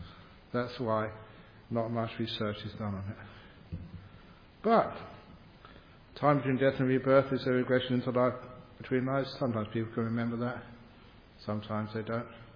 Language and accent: English; England, United Kingdom; I grew up in England.